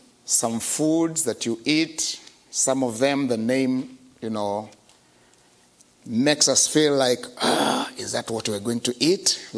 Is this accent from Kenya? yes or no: yes; Kenya; I come from Kenya, a country that is populated by 34 million people.